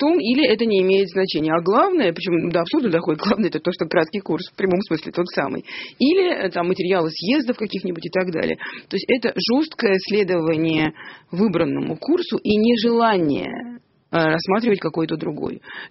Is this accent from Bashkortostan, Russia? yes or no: no; Saint Petersburg, Russia; born there; Я родилась в Ленинграде.